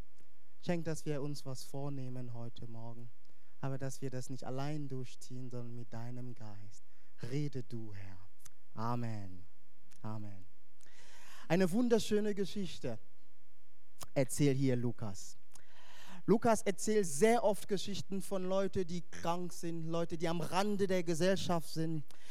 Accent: Hesse, Germany; Da, wo ich herkomme, in der Nähe, haben wir Flörsheim, das ist eine kleine Stadt. Und da sind die Leute sehr wohlhabend, sagen wir bei uns in der Gegend, in Hessen.

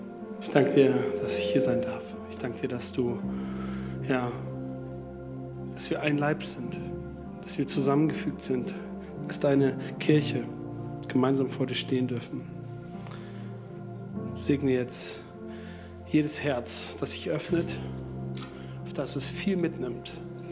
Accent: Hanover, Lower Saxony, Germany; ich komme aus Hannover, bin dort geboren. Ich versuche mal die Geschichte kurz zu machen, ich stelle mich ganz kurz vor. Bin jetzt 37, verheiratet

